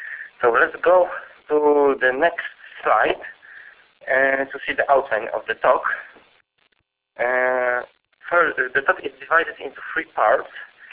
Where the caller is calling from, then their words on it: Marseille, Provence-Alpes-Côte d'Azur, France; I'm speaking now from Marseille.